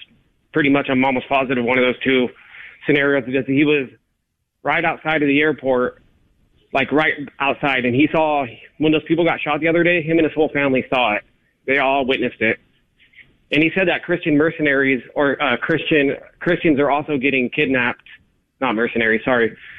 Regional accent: California, United States; I'm from California.

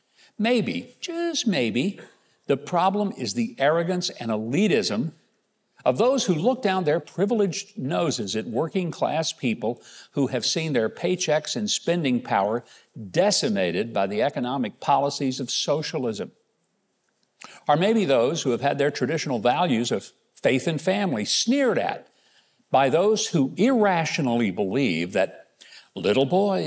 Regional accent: Arkansas, United States; Even the newspaper in my home state of Arkansas has become virtually unreadable

